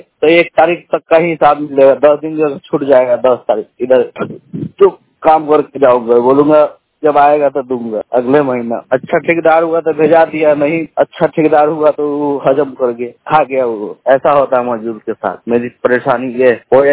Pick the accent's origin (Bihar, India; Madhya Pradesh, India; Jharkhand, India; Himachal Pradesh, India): Bihar, India; Muzaffarpur; मैं बिहार का रहने वाला हूँ … मैं तो बिहार का रहने वाला हूँ, मुजफ्फरपुर बिहार, मेरा जिला मुजफ्फरपुर हुआ।